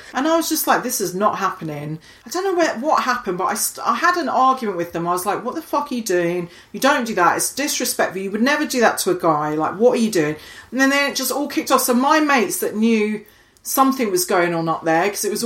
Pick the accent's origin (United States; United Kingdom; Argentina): United Kingdom; Scotland; Because I grew up in the Highlands of Scotland